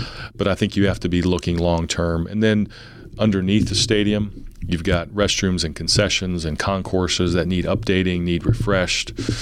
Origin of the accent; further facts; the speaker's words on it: Dodge City, Kansas, United States; I grew up in Dodge City, but you know, one, it's easy to throw my name out there. I'm a sitting AD. I grew up in Kansas.